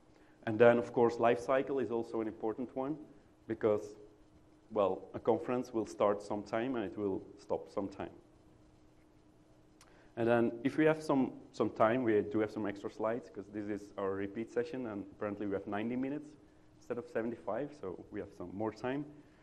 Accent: Belgium; English is a second language; I'm from Belgium. Sorry, but from Europe. Maybe you hear that we're not native speaking English.

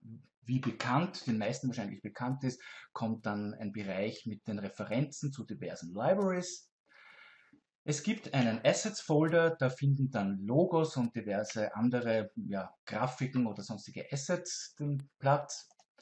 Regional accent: Austria; Ich muss das korrigieren. Ich bin Österreicher.

